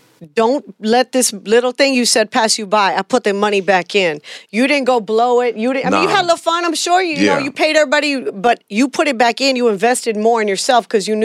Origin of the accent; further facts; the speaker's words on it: Texas, United States; moved away; I'm from Texas, and Otto and I always talk about this. Like, when I left Texas, I didn't know that people didn't know about … and, you know